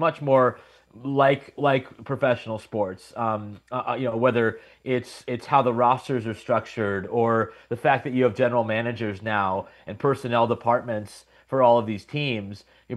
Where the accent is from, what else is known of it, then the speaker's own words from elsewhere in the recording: California, United States; University of California, Cal, where I grew up in California